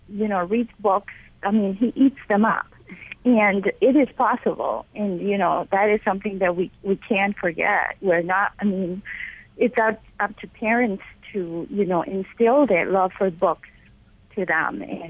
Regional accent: Ecuador; now in United States; I grew up in Ecuador.

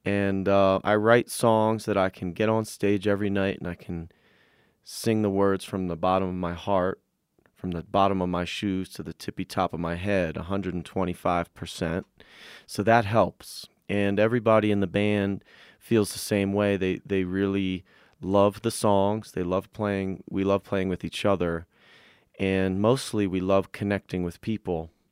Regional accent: New Jersey, United States; Well, I grew up in New Jersey, and I grew up in an all

